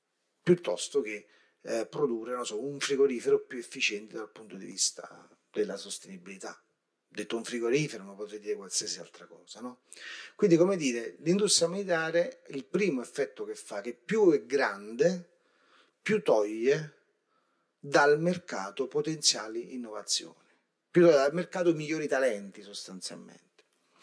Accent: Avellino, Campania, Italy; Io sono di Avellino, dopo il terremoto di Irpinia, noi siamo un esperimento naturale

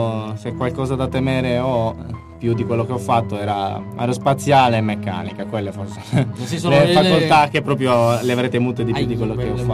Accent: Sardinia, Italy; moved away as an adult; now in Turin, Italy; avevo l'università a Sassari che è relativamente vicino al mio paese

